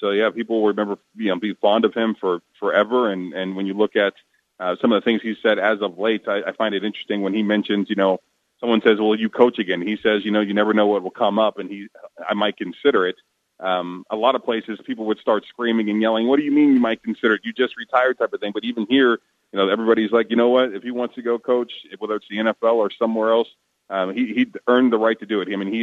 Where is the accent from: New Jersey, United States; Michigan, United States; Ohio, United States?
Ohio, United States; Youngstown; but I grew up in Youngstown, Ohio, playing for jerks my whole life.